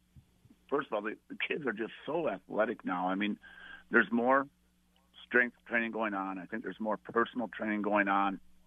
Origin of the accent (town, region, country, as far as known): Bird Island, Minnesota, United States; born or raised there